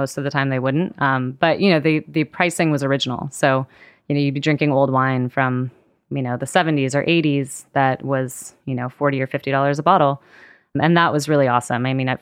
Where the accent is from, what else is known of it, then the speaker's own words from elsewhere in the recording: West Coast, United States; My family is down in New Orleans. And, you know, I grew up on the West Coast.